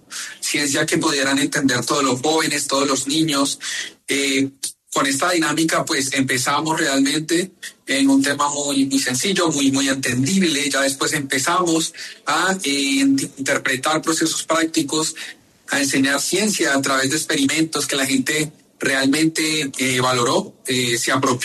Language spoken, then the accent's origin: Spanish; Mosquera, Cundinamarca, Colombia; De bueno, Mosquera. De Bogotá, pero de Mosquera.